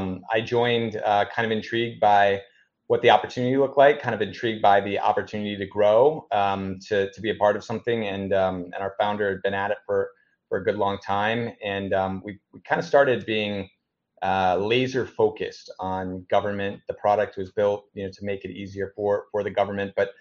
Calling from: Lakeland, Florida, United States; We're in Lakeland, Florida.

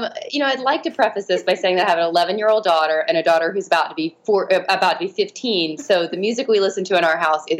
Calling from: Brooklyn, New York, United States; I'm calling you from Brooklyn, New York.

